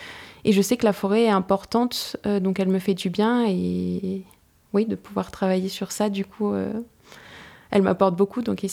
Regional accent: France; J'ai eu la chance de grandir entourée de forêts dans le Briançonnais et pays des Écrins où j'ai grandi. Il y a vraiment des forêts partout sur les versants de montagne et à proximité de là où j'ai grandi.

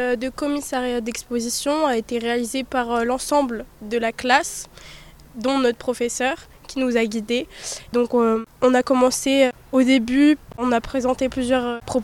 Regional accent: Saint-Tropez, Provence-Alpes-Côte d'Azur, France; Pour ma part, je viens de Saint-Tropez, à 2h30 d'ici.

